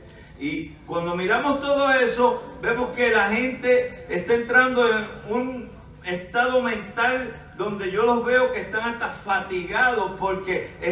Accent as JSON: {"language": "Spanish", "country": "Puerto Rico", "said": "conociendo como somos los boricuas"}